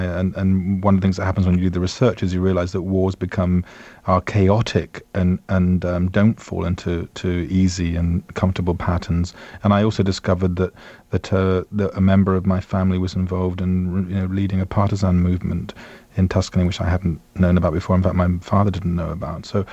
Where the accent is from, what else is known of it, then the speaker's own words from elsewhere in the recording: Isle of Wight, South East England, United Kingdom; The island itself is a very, very beautiful and very neglected place off the coast of southern coast of England. And I spent the first 18 years of my life there